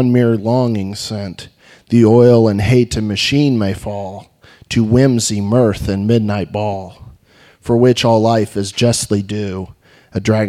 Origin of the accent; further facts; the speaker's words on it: Springfield, Missouri, United States; I'm originally from Springfield and moved up here a couple years ago.